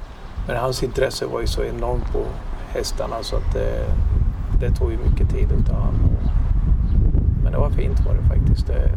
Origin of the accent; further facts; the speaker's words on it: Norrköping, Östergötland, Sweden; also born or lived in Lilla Ljunga; Jag är född i Norrköping och... Jag växte upp där och jag började faktiskt första klass i Norrköping och andra terminen så flyttade vi ut till en liten by som utanför Mantorp som hette Lilla Ljunga